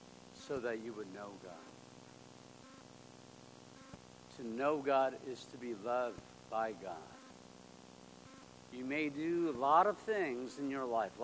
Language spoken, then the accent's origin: English; South Korea; I'm from Korea, made in Korea. My mom's from North Korea, northern region of Korea.